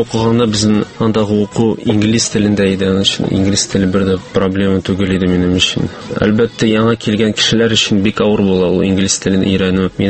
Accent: Kazan, Tatarstan, Russia; moved away as an adult; also born or lived in Turkey / United States; мин Казанда тудым, монда үстем, төрек лицеенда укыдым.

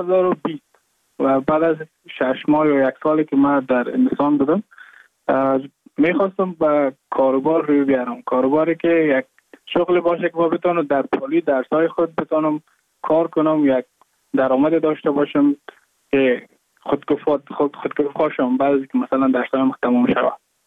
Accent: Mazar-i-Sharif, Balkh, Afghanistan; now in Goa, India

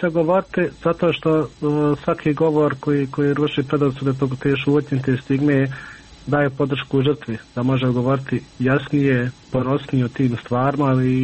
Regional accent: Bosnia & Herzegovina; ako smo imali lične karte kod nas u Bosni, bili smo nevidljivi od sistema

